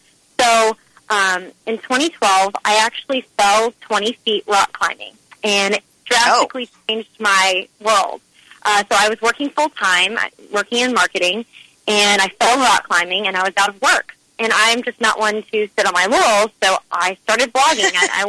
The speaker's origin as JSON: {"language": "English", "town": "Dallas", "region": "Texas", "country": "United States", "tie": "born or raised there", "said": "I am from Dallas, Texas. I was born and raised, grew up here, went to college at SMU, so I've always been here."}